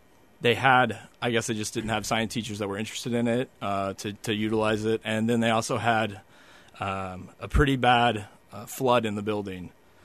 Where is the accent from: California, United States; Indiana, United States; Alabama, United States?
Indiana, United States; but I'm from Indiana, so I didn't really know anything about salmon.